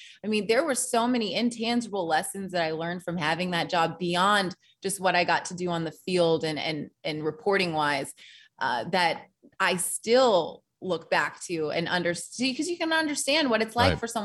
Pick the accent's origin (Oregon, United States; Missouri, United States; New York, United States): Oregon, United States; Portland; I came from Portland, Oregon. We don't have an NFL team.